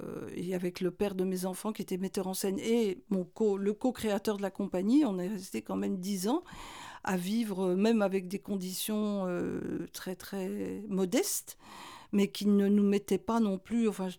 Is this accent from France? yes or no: yes; Bourgogne-Franche-Comté, France; Moi, je suis originaire du Jura.